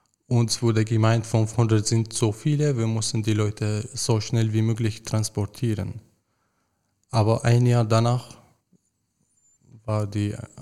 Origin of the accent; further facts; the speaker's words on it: Syria; moved away as an adult; now in Germany; ich komme ja aus Syrien, ich bin vom Militär geflüchtet